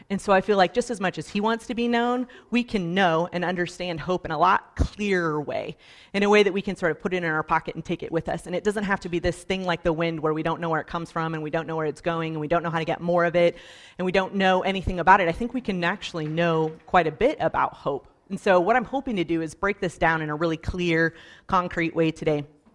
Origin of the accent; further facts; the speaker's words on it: Colorado, United States; But I'm from Colorado, and so Colorado is really like a desert climate